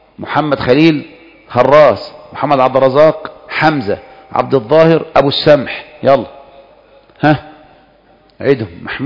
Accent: Egypt; انه عندنا في مصر عندنا اللي من الشين

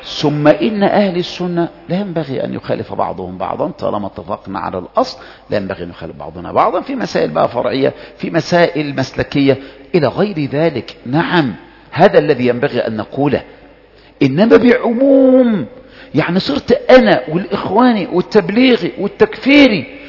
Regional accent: Egypt; زي القضاء اللي عندنا في مصر مشهور

